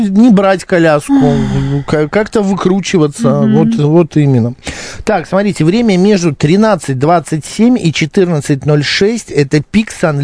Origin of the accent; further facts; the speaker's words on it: Moscow, Russia; говорят, что мы, москвичи, зажрались.